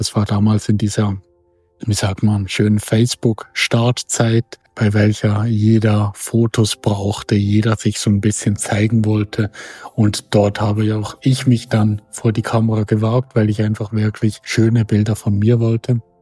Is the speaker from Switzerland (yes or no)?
yes; Biberist, Solothurn, Switzerland; dann habe ich mit ihr zusammen dann meinen Heimatort Bibrist damals fotografiert